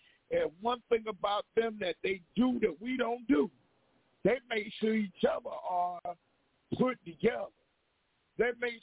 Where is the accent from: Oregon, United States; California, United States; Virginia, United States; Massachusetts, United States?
Virginia, United States; I'm from DMV. I'm from Virginia.